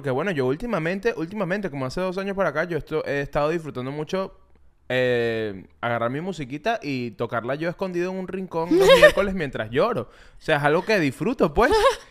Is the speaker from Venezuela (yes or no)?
yes; Venezuela; Yo, que soy venezolano, no soy tu chiste, ¿ok?